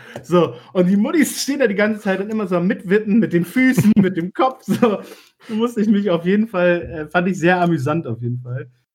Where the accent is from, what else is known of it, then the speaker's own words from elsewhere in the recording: Oldenburg, Lower Saxony, Germany; In meiner Heimatstadt Oldenburg war ich mit einer Freundin unterwegs